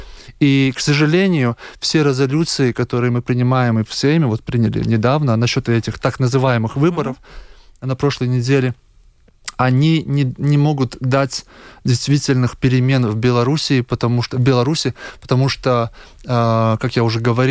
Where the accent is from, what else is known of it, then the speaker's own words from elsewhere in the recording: Latvia; Russian is a second language; я латыш, говорю на русском языке, я 90% точно понимаю и то, что говорят на белорусском языке, на мове.